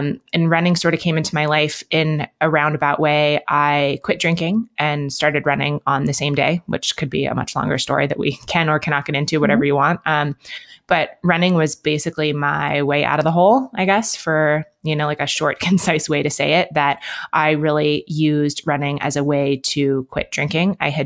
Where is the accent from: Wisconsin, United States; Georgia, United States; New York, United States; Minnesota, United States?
New York, United States; Manhattan; also born or lived in London, United Kingdom; now in Bend, United States; I grew up in Manhattan and in London. So I live in Bend, Oregon now, which is smaller than those places and more outdoorsy than those places.